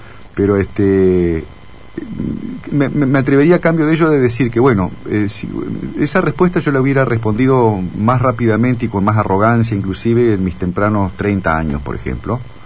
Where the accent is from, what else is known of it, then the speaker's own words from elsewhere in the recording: Villaguay, Entre Ríos, Argentina; tengo muy, muy que entrañables recuerdos de mi infancia en Villaguay. Yo creo que he sido, bueno, en tu caso también, ¿no? Uh-huh. Yo he nacido allí en una ciudad muy chica, muy pueblo, aunque ha cambiado un poco últimamente